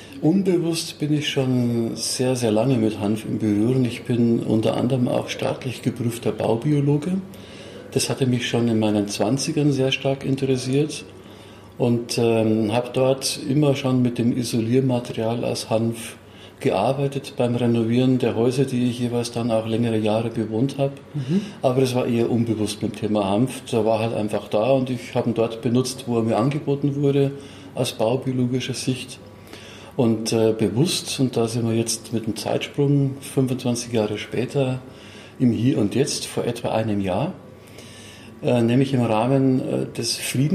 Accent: Munich, Bavaria, Germany; born there; Ich bin 1963 in München geboren

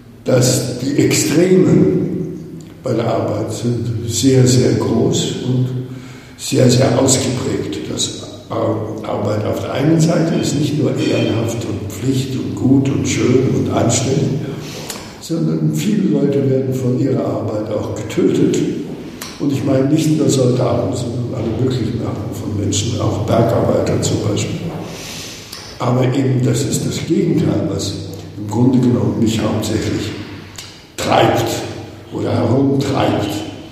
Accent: Hallstatt, Upper Austria, Austria; Ich bin in Österreich aufgewachsen, in einem Dorf, einem berühmten Dorf, das heißt Hallstatt.

